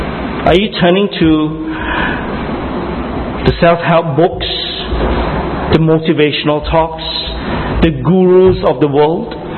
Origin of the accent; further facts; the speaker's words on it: Singapore; at the end of the day, I am still a Singaporean.